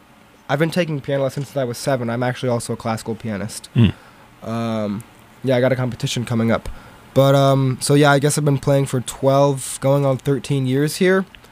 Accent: New York, United States; also born or lived in Toronto, Canada / Connecticut; I was born in Toronto, but I moved back to the States when I was like 2, and I've pretty much been living in the New York City area since then with my mom in Connecticut and my dad on Long Island.

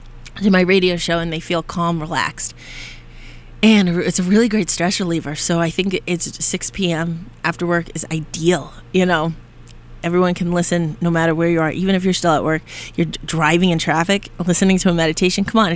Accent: Boston, Massachusetts, United States; Yeah, I'm originally from Boston, hence

